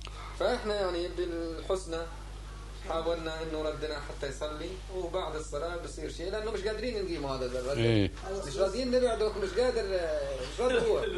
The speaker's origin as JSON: {"language": "Arabic", "country": "Jordan", "said": "إحنا جايين من الأردن"}